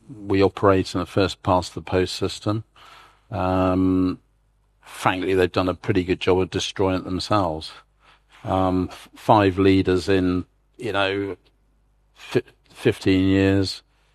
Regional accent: United Kingdom; We're British. We're not German or European. We do not belong in Europe.

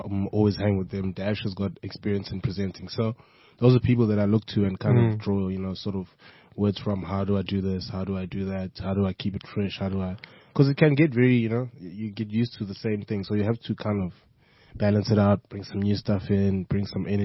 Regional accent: Durban, KwaZulu-Natal, South Africa; I grew up in Durban.

